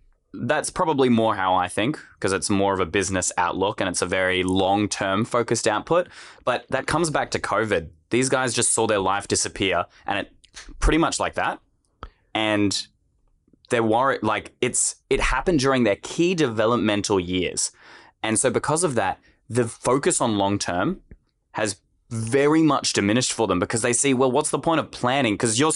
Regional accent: Australia; I'm also an Australian, so it's Gen Z to me.

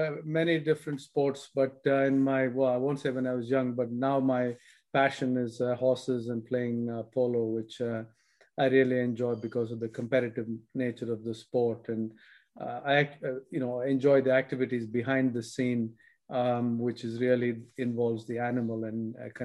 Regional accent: India; I think at that stage in my late teens, I used to listen to a lot of … growing up in India

